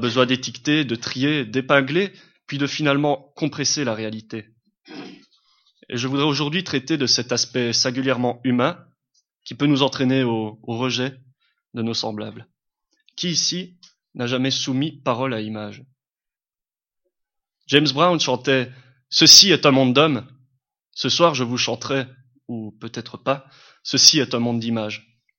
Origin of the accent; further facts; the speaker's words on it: Verviers, Wallonia, Belgium; born there; je ne suis pas né dans la région de Tchernobyl. Non, pire que ça, je suis né à Verviers.